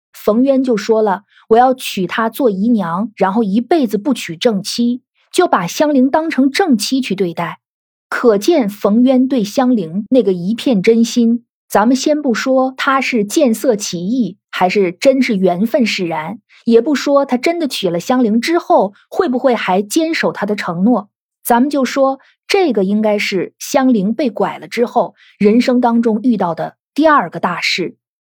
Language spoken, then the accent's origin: Chinese; North China, China; 我的祖籍呢就是福建，但是我实际上是一个土生土长的北方人。